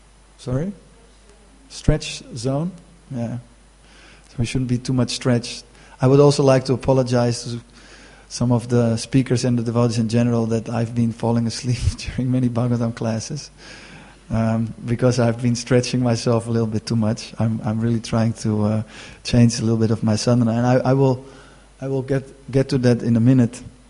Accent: Amsterdam, North Holland, Netherlands; And like I'm from Amsterdam, then we have like pink dresses.

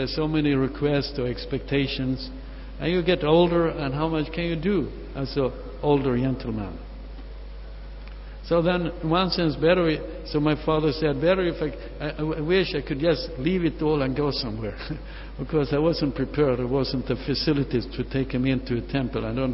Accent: Sweden; okay, now I'm from Sweden and Europe

